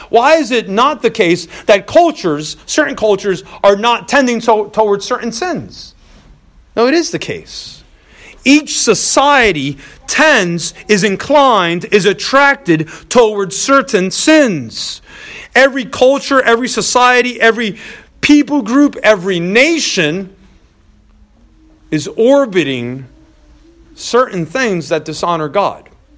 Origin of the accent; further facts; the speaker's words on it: United States; I'm American, you know, born and raised here.